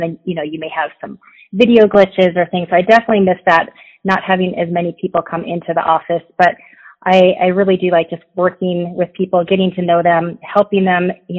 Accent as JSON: {"language": "English", "region": "Minnesota", "country": "United States", "tie": "born or raised there", "moved": "as an adult", "said": "I did not grow up in Utah, so I grew up in Minnesota, and I joined the military."}